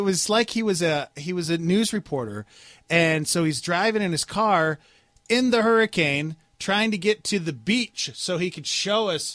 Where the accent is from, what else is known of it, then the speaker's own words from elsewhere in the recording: Montana, United States; well, growing up in Montana, the things that we experience is...